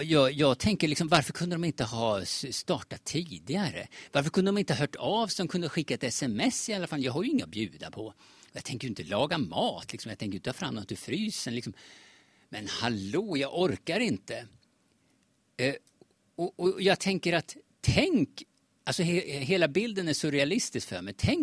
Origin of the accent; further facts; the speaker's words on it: Sweden; born there; uppfostrad i ett individualistiskt kultur som jag är genom att jag är född i Sverige...